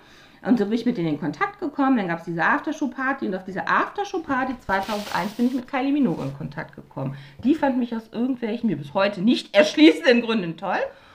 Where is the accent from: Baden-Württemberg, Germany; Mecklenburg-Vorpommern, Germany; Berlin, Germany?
Berlin, Germany; ich bin in Heiligensee aufgewachsen.